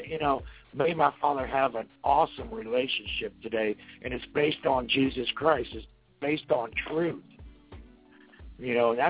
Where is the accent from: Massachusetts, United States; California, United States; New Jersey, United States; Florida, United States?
Florida, United States; Fort Lauderdale; I grew up in Stadium Park, Fort Lauderdale, just about a quarter mile from where the Yankees used to have their spring training.